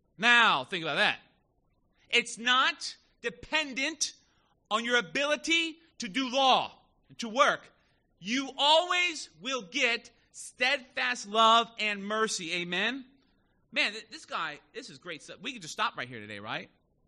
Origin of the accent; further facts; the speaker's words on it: Miami, Florida, United States; And I grew up in South Florida. Now, here's the thing about South Florida. I remember, now, when I say South Florida, I mean Miami.